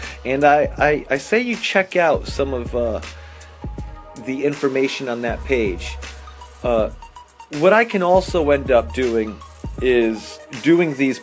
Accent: Connecticut, United States; Now, I am from Connecticut. I live in Connecticut

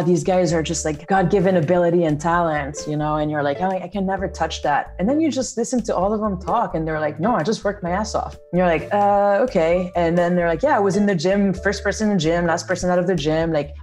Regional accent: Switzerland; also born or lived in Cali, Colombia; now in United States; My mom's Colombian. I was born in Colombia in Cali, but my dad's Swiss. And so I grew up mostly in Switzerland and then moved to the US.

